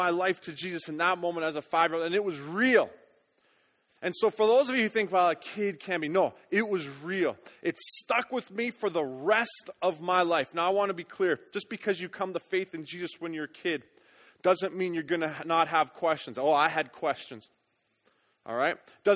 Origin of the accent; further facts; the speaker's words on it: Lloydminster, Canada; I ended up interviewing at Lloydminster, which was my hometown in the early winter months of 2005.